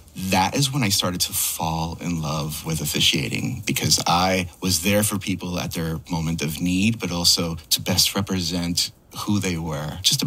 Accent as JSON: {"language": "English", "town": "New York City", "region": "New York", "country": "United States", "tie": "born or raised there", "said": "I grew up in New York City. I'm a total New Yorker."}